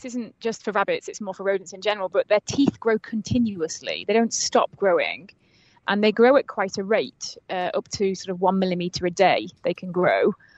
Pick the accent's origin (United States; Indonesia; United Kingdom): United Kingdom; Yorkshire and the Humber; I come from Yorkshire in the north of England, and surrounded by farmland and lots of animals